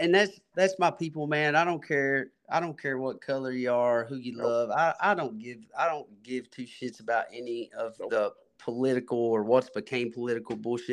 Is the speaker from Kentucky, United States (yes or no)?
yes; Kentucky, United States; you know, I'm from Kentucky, so I ain't drinking no whiskey. I'm drinking bourbon.